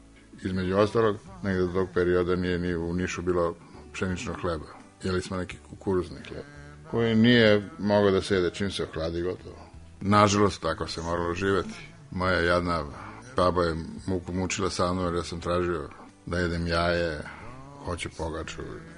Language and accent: Serbian; Niš, Southern and Eastern Serbia, Serbia; born there; Rođen sam u Nišu, u kući u Šandićevoj ulici 34, bio je rat, 42. godina.